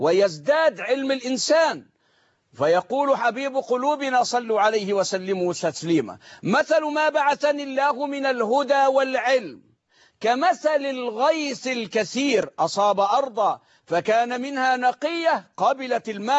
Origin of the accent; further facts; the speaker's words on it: Egypt; وبركز وبأكد على إجرام المجرمين في تلويث مياه النيل ومياه الطرع عندنا في مصر.